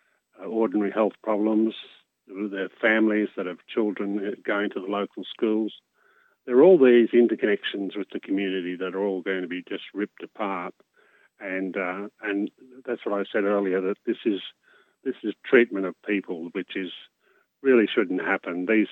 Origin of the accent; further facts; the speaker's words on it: Glebe, New South Wales, Australia; But when it comes to being in your backyard, and I'm from Glebe, I think it's important that we stand up for the people who are our neighbours